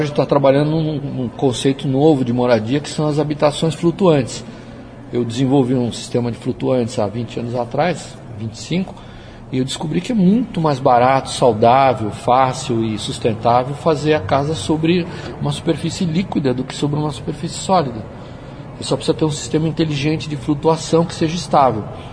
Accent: Brazil; que nós culturalmente, como brasileiros, vamos ter que resolver

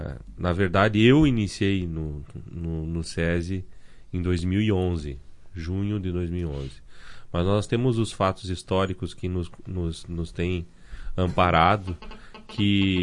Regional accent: Passo Fundo, Rio Grande do Sul, Brazil; quando eu cheguei aqui, porque eu sou de Passo Fundo, né?

